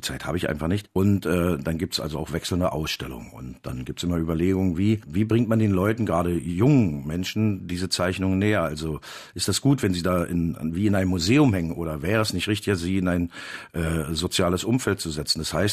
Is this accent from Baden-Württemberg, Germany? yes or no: no; Berlin, Germany; Naja, ich bin richtig Ur-Berliner. Also ich bin wirklich in der Ackerstraße groß geworden.